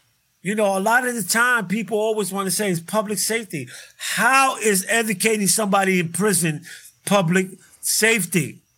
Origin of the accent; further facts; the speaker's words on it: New York, United States; I asked her, you know, I'm from New York.